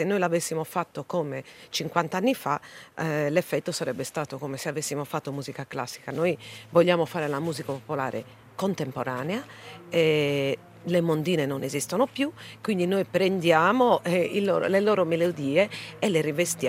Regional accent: Sardinia, Italy; Io ho sempre cantato musica popolare, in particolare musica della mia terra, della Sardegna

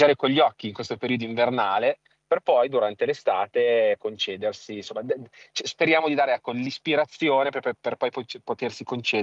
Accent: Piedmont, Italy; essendo io piemontese, molto vicino al Lago Maggiore, quindi diciamo che siamo vicini di casa.

